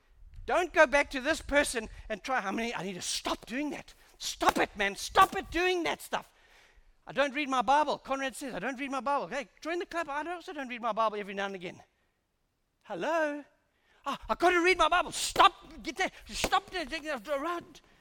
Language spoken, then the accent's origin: English; United Kingdom; I'm European and I'm British, if you want to call it that.